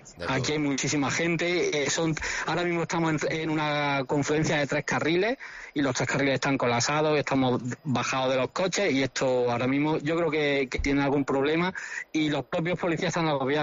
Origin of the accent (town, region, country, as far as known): Jaén, Andalusia, Spain